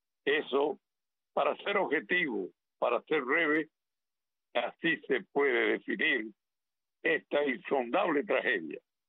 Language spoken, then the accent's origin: Spanish; Cuba; debo alertar a mi pueblo cubano.